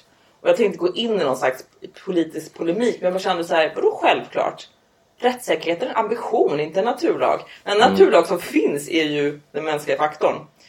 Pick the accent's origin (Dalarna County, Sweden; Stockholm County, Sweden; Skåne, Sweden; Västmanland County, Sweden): Stockholm County, Sweden; Upplands Väsby; Nej, men jag växte upp här i Upplands fucking